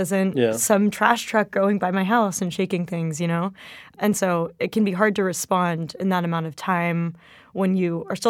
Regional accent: Los Angeles, California, United States; But yeah, I grew up in Los Angeles

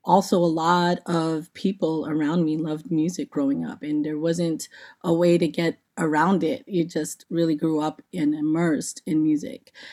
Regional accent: Queens, New York, United States; growing up in Queens, you know, in Flushing, being around a diverse community of Black and Brown communities

